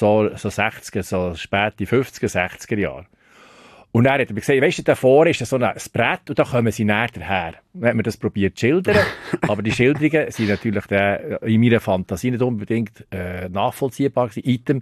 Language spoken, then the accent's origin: German; Thun, Bern, Switzerland; Mal, ich bin in Thun aufgewachsen